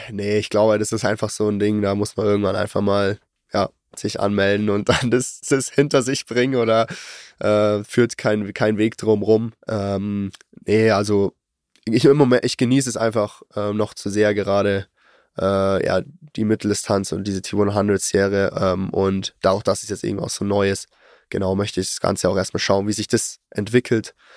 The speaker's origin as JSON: {"language": "German", "country": "Germany", "said": "Also ich meine, gerade so als Deutscher, das ist so, ja, das Langdistanzrennen"}